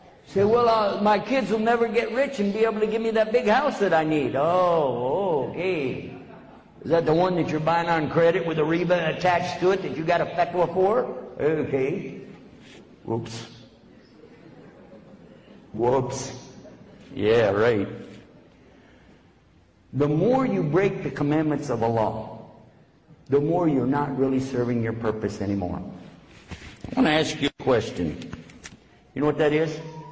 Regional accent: Texas, United States; But keep in mind, I'm just from Texas.

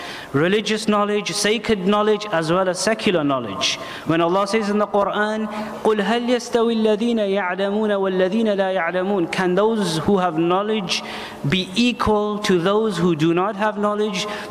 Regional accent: Leicester, East Midlands, United Kingdom; I'm from Leicester.

